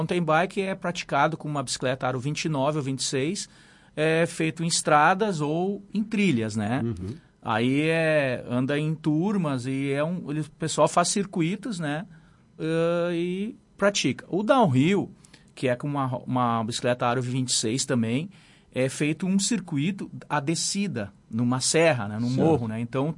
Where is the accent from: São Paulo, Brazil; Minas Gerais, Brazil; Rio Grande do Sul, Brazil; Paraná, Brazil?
Rio Grande do Sul, Brazil; Novo Hamburgo; Novo Hamburgo. Eu sou natural de Novo Hamburgo. Uhum. Morei lá há 55 anos.